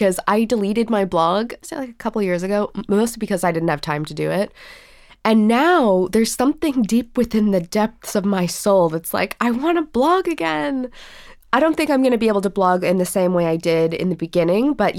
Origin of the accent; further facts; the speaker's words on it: Canada; moved away as an adult; now in United Kingdom; I'm originally from Canada. I moved to the UK when I was 19.